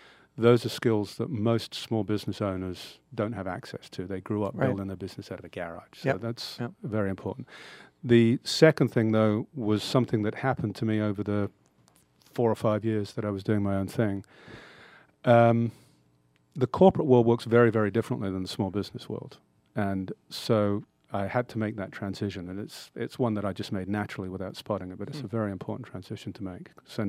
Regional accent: United Kingdom; moved away as an adult; now in United States; I'll start many years ago by explaining my accent. I grew up in the UK, left college and went into public accounting, which was general business training.

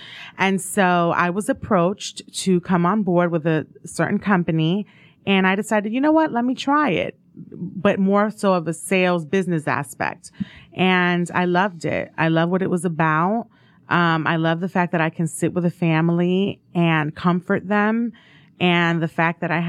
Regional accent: New York City, New York, United States; So I am originally from New York City. Go Giants.

